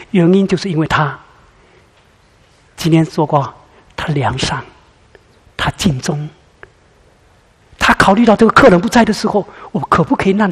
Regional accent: China; 我们老家中国发生什么事情？

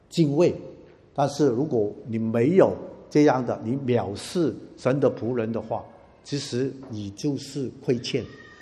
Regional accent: Hong Kong; now in Australia; 现在香港虽然是我土生土长的

